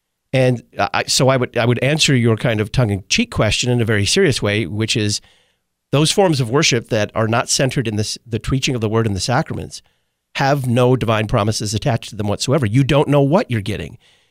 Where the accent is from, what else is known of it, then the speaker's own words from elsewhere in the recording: the South, United States; And I was raised in the South, too.